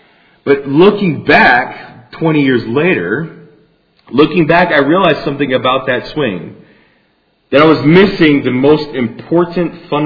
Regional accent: Huntsville, Alabama, United States; but I grew up here in Huntsville, the son of an engineer, and growing up here in Huntsville, I played many different kinds of sports.

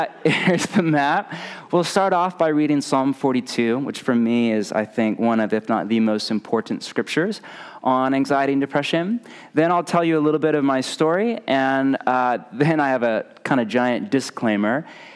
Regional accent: Portland, Oregon, United States; I'm from Portland, Oregon. Rain, cold.

